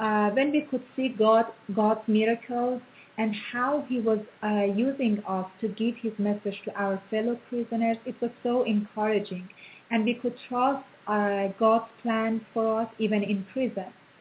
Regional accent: Iran; I'm from Iran, too. We both converted to Christianity 14 years ago.

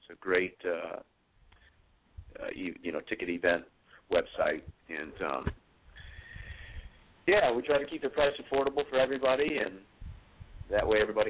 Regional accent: Lansing, Michigan, United States; we're going to get down right here in Lansing, my hometown

